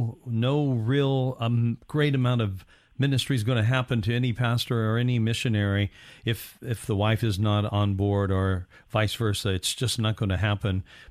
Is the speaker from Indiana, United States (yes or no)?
yes; Indiana, United States; I grew up in Indiana where the cloudy days could just stretch on and you don't feel like you've seen any sunlight for about 3 months.